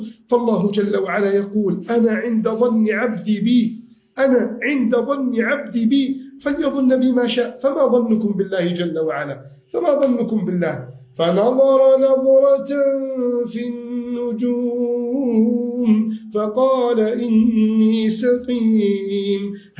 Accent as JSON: {"language": "Arabic", "country": "Egypt", "said": "احفظ بلدنا مصر من كيد الكائدين"}